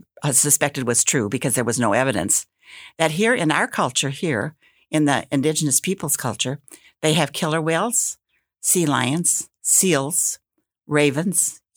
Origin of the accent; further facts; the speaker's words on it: Wisconsin, United States; accent: Wisconsin twang; I'm from Wisconsin. Can you hear that Wisconsin twang?